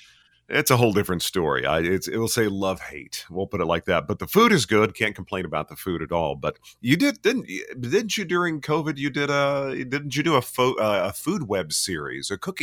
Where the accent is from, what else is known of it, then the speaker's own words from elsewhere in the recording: Dallas, Texas, United States; also born or lived in New Orleans; now in South Padre Island, United States; I'm from Dallas originally, but I've lived there for like on and off for about 25 years.